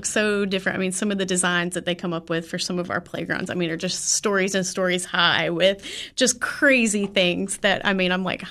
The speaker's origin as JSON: {"language": "English", "town": "Clarksville", "country": "United States", "tie": "born or raised there", "said": "I grew up in Clarksville, so we were there for the 4th."}